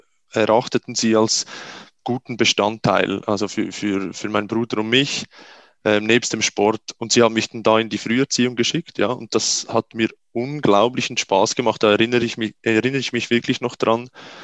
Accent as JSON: {"language": "German", "country": "Switzerland", "said": "also mein Götti heißt das bei uns in der Schweiz"}